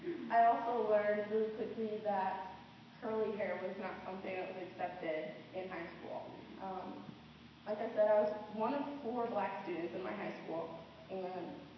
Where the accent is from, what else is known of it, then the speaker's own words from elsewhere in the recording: Illinois, United States; And I told him, you know, I was from Illinois, and I'm here going to school.